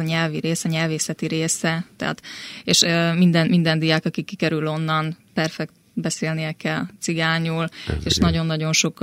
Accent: Slovakia; szlovákiai származású vagyok, de még ezt mondjuk el, hogy nem roma származású

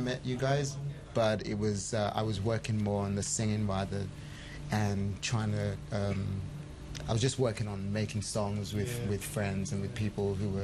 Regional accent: England, United Kingdom; also born or lived in Nigeria; I'm Nigerian born, but I grew up in England

